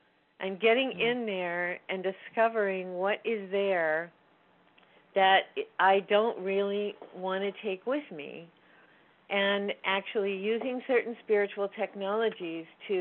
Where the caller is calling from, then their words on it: Chicago, Illinois, United States; Yeah, I'm calling from the Chicago area.